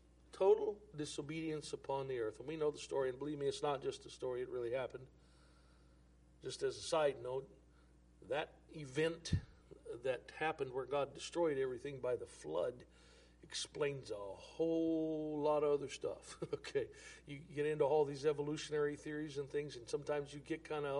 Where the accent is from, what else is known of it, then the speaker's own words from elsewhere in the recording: United States; I'm all American. I'm glad we have freedom and independence and all of these things.